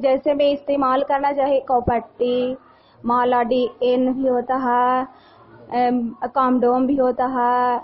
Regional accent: Muslimganj, India; मैं मुस्लिमगंज के रहने वाली हूँ।

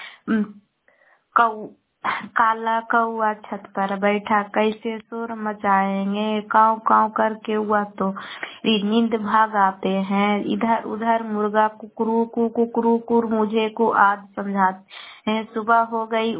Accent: Patna, Bihar, India; मैं गुवाहाटी शेखपुरा से बोल रही हूँ, पटना जिला के रहने वाली हूँ।

